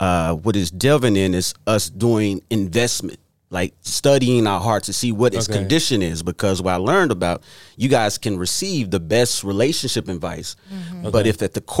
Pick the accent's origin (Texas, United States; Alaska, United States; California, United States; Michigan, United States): Texas, United States; Dallas; I was born and raised in Dallas, Texas.